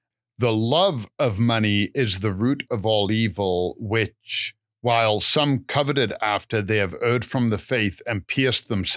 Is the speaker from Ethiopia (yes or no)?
no; England, United Kingdom; Have you ever heard of the expression, and being English, I have heard it a lot, limey, as an expression for somebody English?